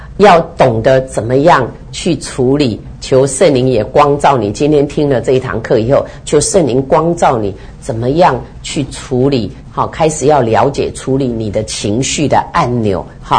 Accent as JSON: {"language": "Chinese", "country": "China", "said": "这个就是我们中国人的礼教"}